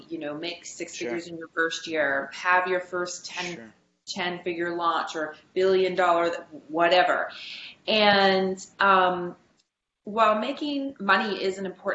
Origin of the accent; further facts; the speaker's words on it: Canada; for me as a Canadian, I wanted to stay in Canada.